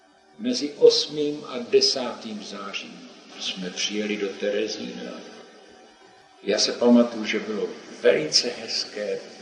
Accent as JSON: {"language": "Czech", "region": "Prague", "country": "Czechia", "tie": "born there", "said": "v Praze. A právě dnešního dne, kdy toto povídám, jsou moje 71. narozeniny. Narodil jsem se 29. listopadu 1920."}